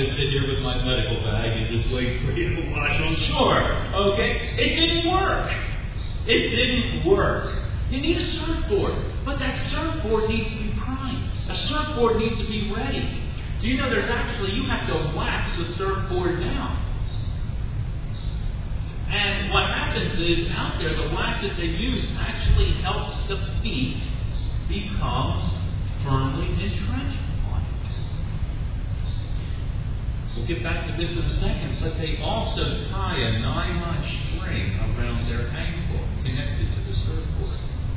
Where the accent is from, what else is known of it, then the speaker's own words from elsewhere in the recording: Delanco, New Jersey, United States; also born or lived in Riverside; You see, in growing up in Delanco and Riverside, the greatest bodies of water we had were the Delaware River and the Ransom Creek.